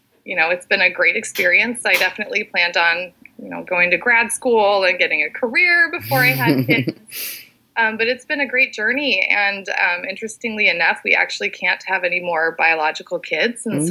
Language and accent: English; South Dakota, United States; I grew up in South Dakota, member of the church, born and raised. Born and raised in a branch.